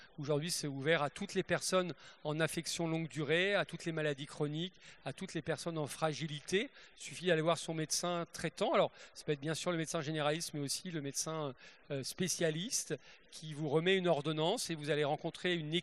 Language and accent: French; Metz, Grand Est, France; born there; Je suis né à Metz, en Moselle.